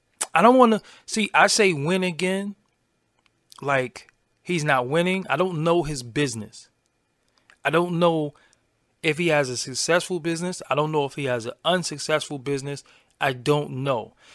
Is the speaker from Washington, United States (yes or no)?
no; Brooklyn, New York, United States; I'm from Brooklyn, so I'm biased.